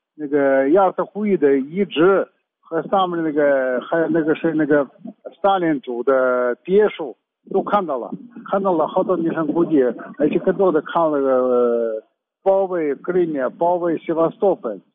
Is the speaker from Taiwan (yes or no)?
no; China; 问我们是从哪来的，又是当然就是从中国来的